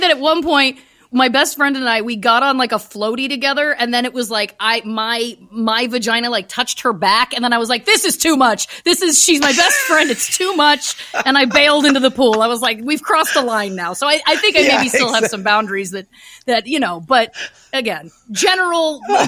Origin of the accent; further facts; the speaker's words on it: Canada; I'm from Canada